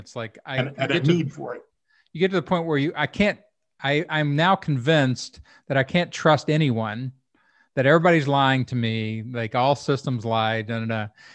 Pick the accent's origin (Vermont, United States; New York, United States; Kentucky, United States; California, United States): Kentucky, United States; and then I tag it with, I'm from Kentucky.